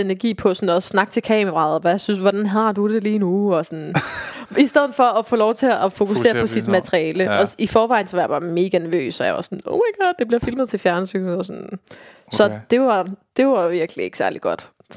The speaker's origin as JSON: {"language": "Danish", "town": "Viborg", "region": "Central Denmark Region", "country": "Denmark", "said": "Jeg kommer jo fra Viborg, og vi optrådte i Herning."}